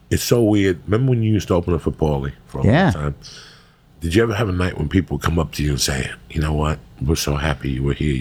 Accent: New Jersey, United States; This family I grew up with in Jersey, I got to call them soon.

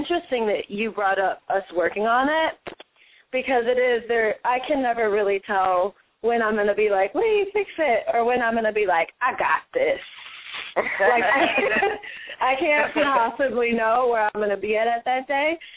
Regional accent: Detroit, Michigan, United States; I have 100 jobs because I am from Detroit and that's just how I roll.

